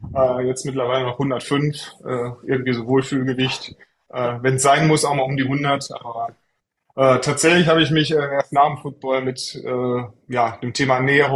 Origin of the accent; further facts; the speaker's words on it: Troisdorf, North Rhine-Westphalia, Germany; also born or lived in Franconia; Ich bin in Troisdorf, also ich bin aus Troisdorf, genau. Ja. Gebürtiger Franke tatsächlich, man hört es nicht. Ich habe meine Grundschulzeit dann in Troisdorf und Umgebung verbracht und bin dann auch immer im Rheinland geblieben.